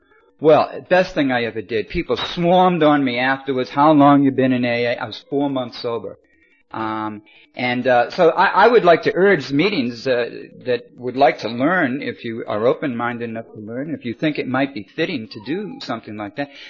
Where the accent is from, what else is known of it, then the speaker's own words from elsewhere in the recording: United States; now in Australia; I'd like to share some of my perceptions as an American about some of the meetings that I've attended here in Australia, both in New South Wales, Queensland, and other places.